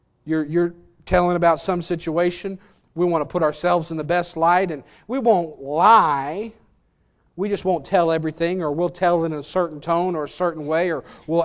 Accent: Alabama, United States; You know, I'm from Alabama. I like wearing ball caps

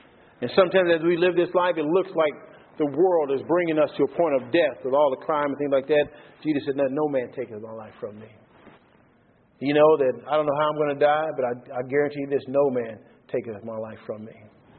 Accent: New Boston, United States; I tell people I'm going back and I'm going to run New Boston, my hometown, you know.

